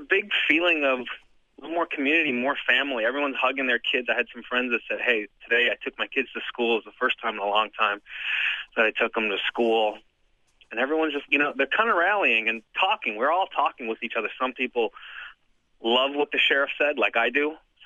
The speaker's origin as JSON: {"language": "English", "town": "Tucson", "region": "Arizona", "country": "United States", "tie": "born or raised there", "said": "I grew up here in Tucson. My parents live right down the street from the Safeway."}